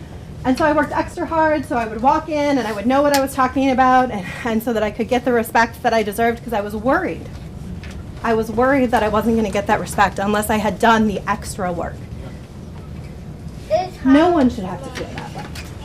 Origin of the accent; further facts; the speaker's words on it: Janesville, Wisconsin, United States; And I grew up in Janesville, so certainly not as diverse a population as we maybe have here or in some other communities around the United States.